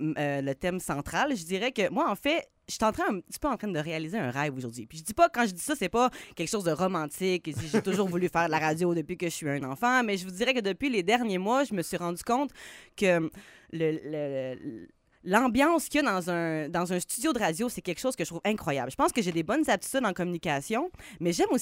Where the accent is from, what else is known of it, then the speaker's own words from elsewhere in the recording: Sherbrooke, Quebec, Canada; also born or lived in Montreal / Laval; Je viens de Sherbrooke, mais tu sais, je suis née sur l'île de Montréal. Mes parents vivaient à Laval. Après ça, offre de job. Mon père est venu travailler à Beauport, ici, juste à côté. Okay. Puis après ça, on est retourné en Estrie.